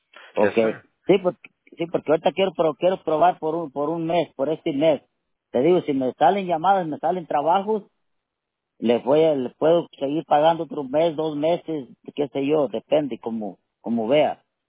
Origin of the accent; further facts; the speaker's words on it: Michoacán, Mexico; born there; Michoacán, ¿qué es mi estado?